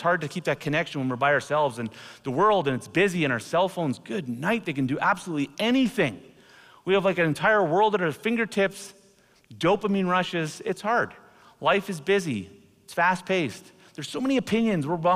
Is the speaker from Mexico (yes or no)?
no; Canada; now I'm going to be careful on saying this because I am Canadian still.